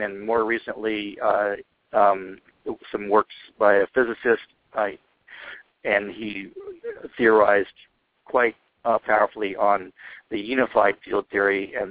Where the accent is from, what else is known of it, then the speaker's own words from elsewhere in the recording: United States; I'm speaking from my own being an American, growing up in a Western society with the Socratic method